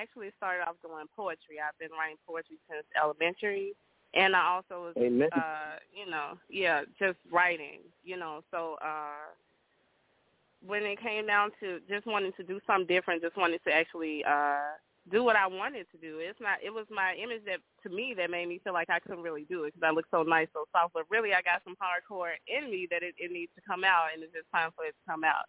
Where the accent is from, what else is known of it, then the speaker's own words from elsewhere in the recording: Memphis, Tennessee, United States; I'm from Memphis, Tennessee.